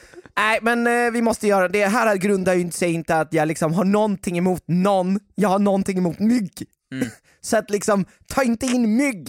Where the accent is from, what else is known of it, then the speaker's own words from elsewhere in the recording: Stockholm, Stockholm County, Sweden; Alltså, som stockholmare här på söder så känner jag så här